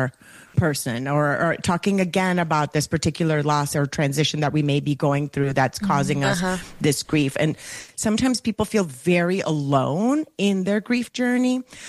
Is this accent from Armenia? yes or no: no; Colombia; accent: Colombian Spanish; first language Spanish; English is a second language; now in United States; Anidia, which in Spanish is my first language, by the way. So if you hear it, so not only will I probably be using words in English that we use in America that maybe are different in the UK, but I'll also have an accent with my Colombian Spanish influence in my dialect.